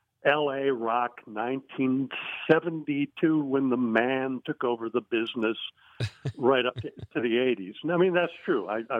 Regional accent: Philippines; I grew up in the Philippines.

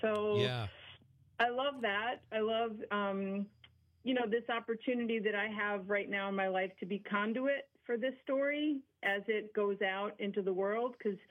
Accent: New Jersey, United States; I'm just from New Jersey

